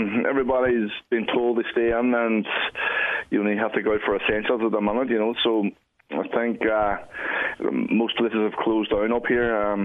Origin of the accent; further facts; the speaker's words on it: Derry, Northern Ireland, United Kingdom; I grew up in the Brandywell area, which is right beside the Bog Side